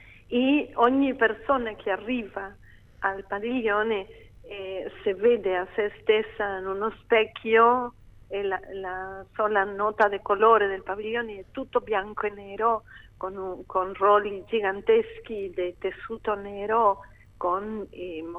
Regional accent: Uruguay; now in Buenos Aires, Argentina; Vero, io sono uruguayana e anche argentina, perché abito qui in Buenos Aires da moltissimo tempo, ma sono nata in Uruguay.

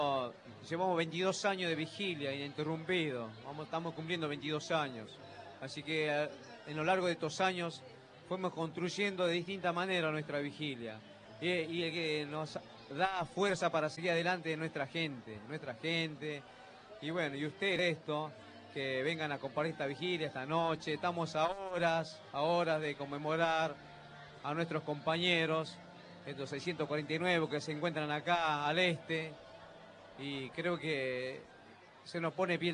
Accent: Jujuy, Argentina; yo la verdad que soy de Jujuy

